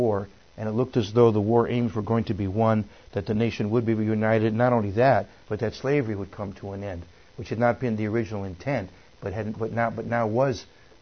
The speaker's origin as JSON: {"language": "English", "town": "Bridgeport", "region": "Connecticut", "country": "United States", "said": "I come from Bridgeport, Connecticut. We had a Nathan Hale school where I come from."}